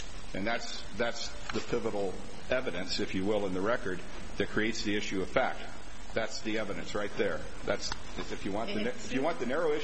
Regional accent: Reno, Nevada, United States; I'm from Reno, Nevada.

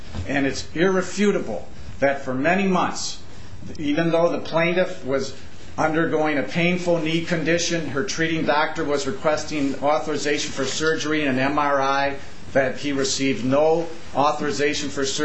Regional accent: Detroit, Michigan, United States; I'm from the Detroit area, and flying out here last night, I was looking at this file

